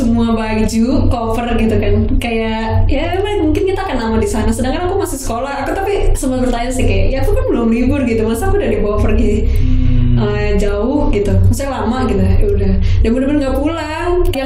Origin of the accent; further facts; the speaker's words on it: Jakarta, Indonesia; aku orang Betawi nih misalnya bapak ibuku, cuman kayak ibu tiriku orang Jawa.